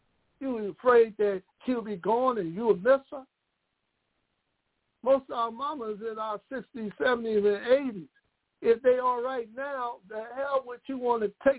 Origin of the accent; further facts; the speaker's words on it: New Jersey, United States; Well, I'm just using us because I'm from Jersey.